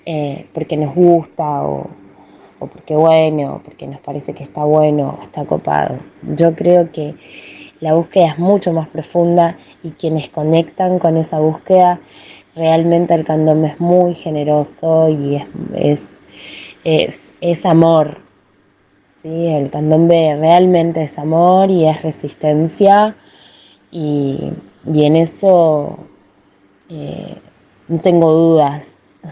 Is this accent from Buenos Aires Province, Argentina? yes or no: yes; Buenos Aires Province, Argentina; Yo vivo acá en Buenos Aires, en este momento vivo en San Telmo, pero me crié en el oeste, en el conurbano bonaerense. Y bueno, la realidad es que, bueno, yo soy argentina, mi padre es argentino, toda la familia de mi padre llegaron con la Primera Guerra Mundial